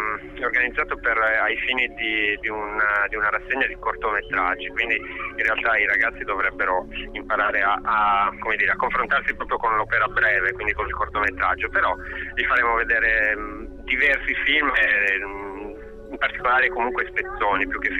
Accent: Nuoro, Sardinia, Italy; born there; moved away as an adult; now in Milan, Italy; Sì, sono nato a Nuoro, e mi sono trasferito a Milano per studiare e poi per lavorare.

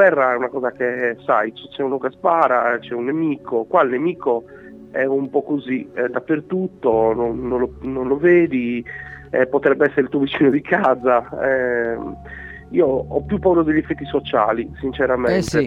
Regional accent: Seneghe, Sardinia, Italy; la cosa più bella che ho visto al mio paese, a Seneghe, è che noi abbiamo una tradizione

